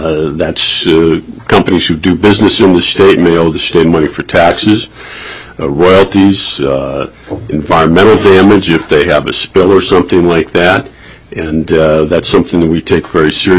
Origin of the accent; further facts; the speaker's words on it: Fairbanks, Alaska, United States; Okay, Mr. Chairman, I'm from Fairbanks.